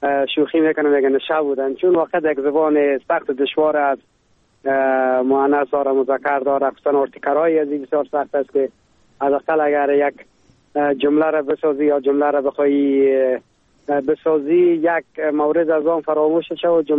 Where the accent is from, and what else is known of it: Afghanistan; now in Germany